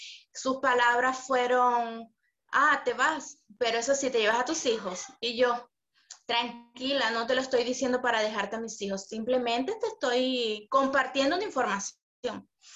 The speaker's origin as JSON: {"language": "Spanish", "country": "Venezuela", "lives_now": "Campinas, Brazil", "said": "ahorita me encuentro en Campinas, São Paulo, centro de Campinas. Soy venezolana, tengo 32 años, madre soltera de 3 niños"}